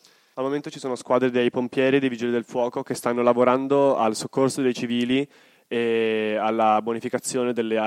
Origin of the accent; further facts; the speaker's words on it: Tuscany, Italy; born there; now in Turin, Italy; nonostante io abiti a Torino sono nato in Maremma, comunque in Toscana